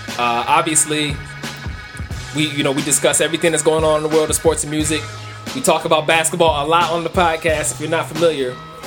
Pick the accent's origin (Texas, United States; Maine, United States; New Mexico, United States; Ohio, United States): Ohio, United States; Cleveland; you know, I'm from Cleveland, Ohio, and I have a certain connection with the team, with the Cavaliers